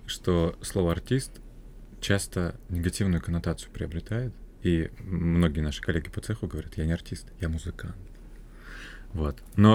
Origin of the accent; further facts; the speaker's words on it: Petrozavodsk, Republic of Karelia, Russia; Мы из Петрозаводска, Республика Карелия.